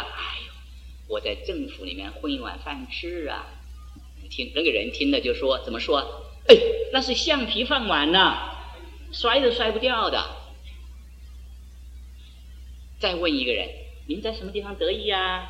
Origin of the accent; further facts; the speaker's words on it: China; now in Taiwan; 我记得几十年前我们在大陆的时候或者在台湾的时候